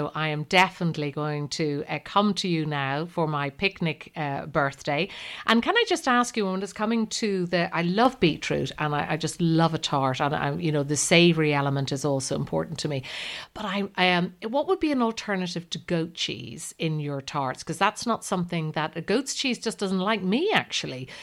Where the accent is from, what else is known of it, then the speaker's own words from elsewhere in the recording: Ireland; And being an Irish girl, of course, the Guinness cake is always popular, you know, in my neck of the woods.